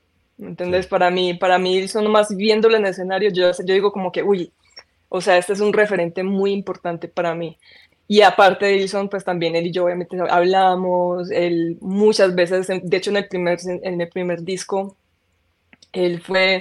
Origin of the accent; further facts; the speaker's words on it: Medellín, Antioquia, Colombia; pues yo creciendo en Medellín, era normal ver un metalero que se iba